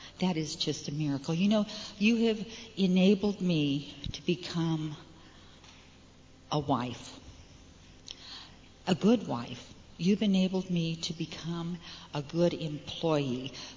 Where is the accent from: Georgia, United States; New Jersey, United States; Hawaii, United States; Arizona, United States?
Arizona, United States; Surprise; I am from Surprise, Arizona, which is about 40 miles west of Phoenix.